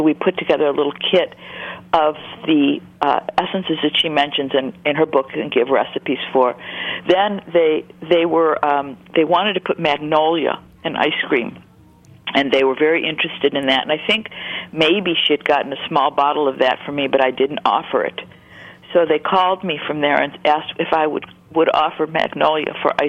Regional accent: Detroit, Michigan, United States; now in Bay Area, United States; I grew up in Detroit.

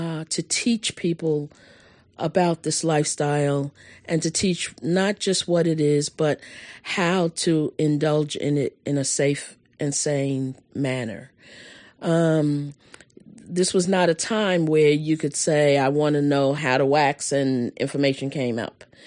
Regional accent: New York, United States; And I came originally from New York, so very different, because New York was not the South.

